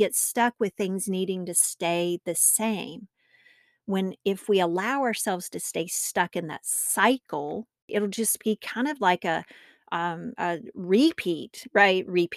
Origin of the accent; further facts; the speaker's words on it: North Carolina, United States; I'm a native North Carolinian, as I've mentioned. But recently, my family moved back to what's my hometown, and it's actually where my husband and I grew up